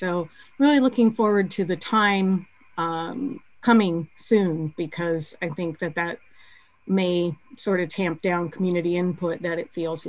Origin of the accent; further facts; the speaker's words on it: Black Diamond, Washington, United States; now in Bellevue, United States; I live in Bellevue and I grew up in Black Diamond.